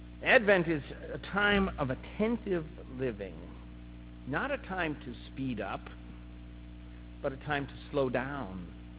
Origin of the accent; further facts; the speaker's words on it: Ireland; You know, maybe it's because I'm Irish. You get this morbid thing.